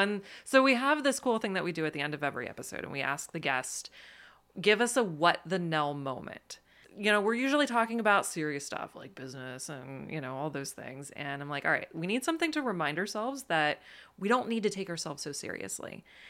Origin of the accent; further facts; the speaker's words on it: Catonsville, Maryland, United States; also born or lived in Lebanon; Yeah, so I grew up in right outside of Baltimore, actually in a town called Catonsville, Maryland. And I originally so I was born in Lebanon.